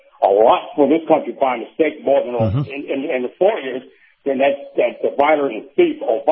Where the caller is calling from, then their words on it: Saratoga Springs, New York, United States; in Saratoga Springs.